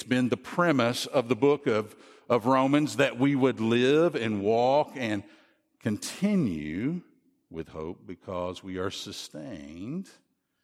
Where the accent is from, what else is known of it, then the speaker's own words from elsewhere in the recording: Chattanooga, Tennessee, United States; Recently, I heard the story of a guy who's actually buried in my hometown, Chattanooga, Desmond Doss.